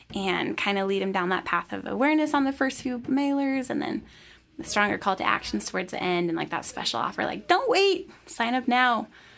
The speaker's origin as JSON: {"language": "English", "region": "Idaho", "country": "United States", "said": "I'm from Idaho. It's a lot of farmers."}